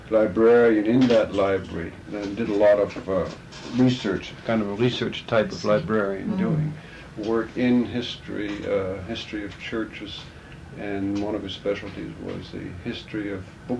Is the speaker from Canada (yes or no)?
no; Germany; moved away as an adult; Oh, I was born in Germany, grew up there until I reached freshman year in the university.